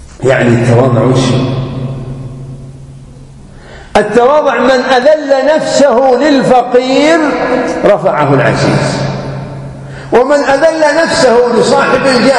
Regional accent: Najd, Saudi Arabia; عندنا في نجد وفي الكويت حبة اليد حارة شوي

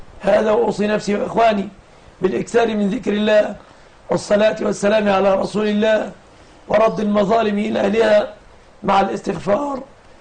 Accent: Egypt; وأسأل الله أن يحفظ بلادنا مصر آمنة مطمئنة

